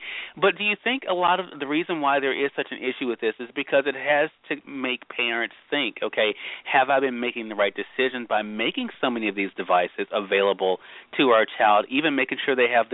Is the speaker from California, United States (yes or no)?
no; Mississippi, United States; For my listeners in Mississippi, my home state, and Dr. Dunkley, I think they'll appreciate this.